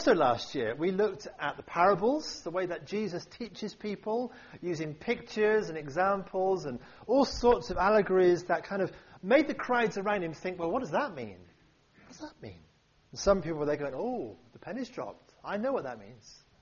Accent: Bristol, South West England, United Kingdom; accent: Bristol; you can always hear my lovely Bristol accent on the website.

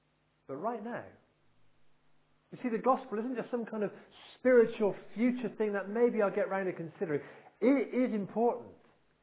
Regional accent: United Kingdom; We don't like that, do we? We're British.

